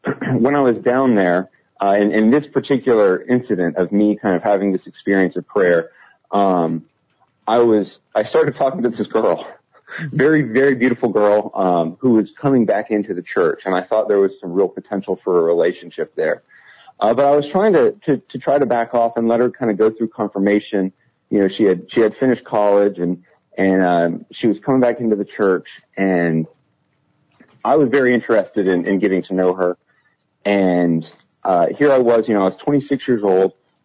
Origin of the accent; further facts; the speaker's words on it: Montgomery, Alabama, United States; I was living in Florida at the time. I'm from Montgomery originally. I was, went to the University of Alabama